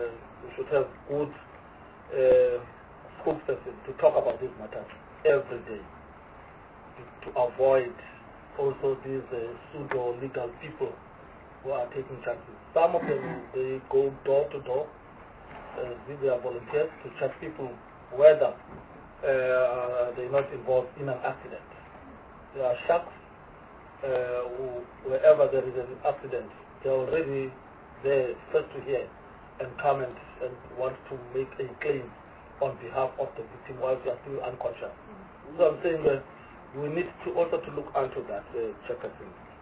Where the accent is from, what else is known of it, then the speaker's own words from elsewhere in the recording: Port Elizabeth, Eastern Cape, South Africa; I know I come from the Eastern Cape in PE and the surrounding areas.